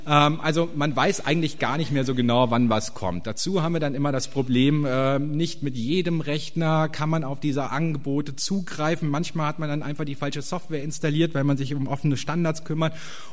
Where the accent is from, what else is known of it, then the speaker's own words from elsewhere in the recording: North Rhine-Westphalia, Germany; Ich bin hier ganz in der Nähe aufgewachsen, aber das war halt dann auch noch, also ich kenne halt NRW und den Schulbereich